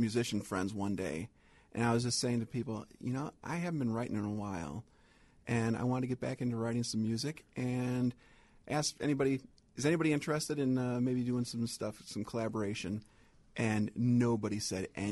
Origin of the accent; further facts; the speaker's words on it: Aurora, Illinois, United States; Yeah, I grew up in Aurora.